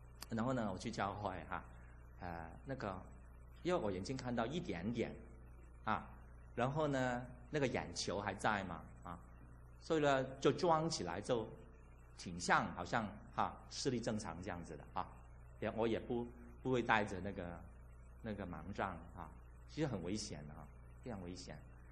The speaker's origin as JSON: {"language": "Chinese", "country": "Hong Kong", "tie": "born or raised there", "said": "我在那时候我在香港长大哈"}